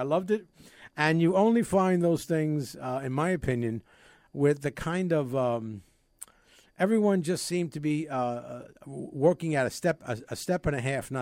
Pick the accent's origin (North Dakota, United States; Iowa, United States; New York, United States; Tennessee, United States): New York, United States; I said, I'm from New York.